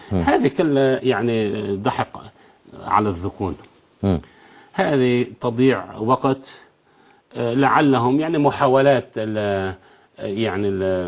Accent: Lebanon; حين دخلوا ودخلوا ضيوفا عندنا في لبنان

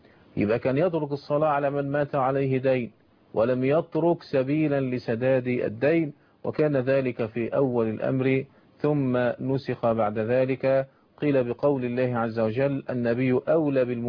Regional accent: Egypt; أن احنا بنقع في خطأ شديد الحقيقة لعله منتشر عندنا في مصر

